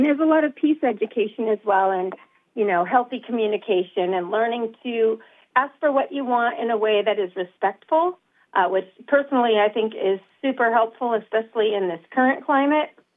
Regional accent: Eureka, California, United States; When I was born. So I'm fourth generation.

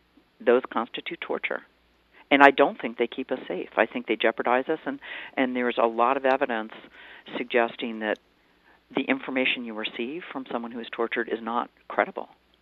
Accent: Cheshire, Connecticut, United States; I hear from the growers in my hometown of Cheshire

